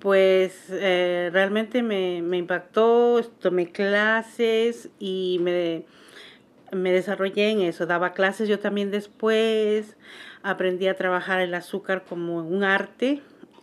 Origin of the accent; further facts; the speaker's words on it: Peru; tengo 54 años. Y soy de Perú, en Sudamérica, un país muy hermoso.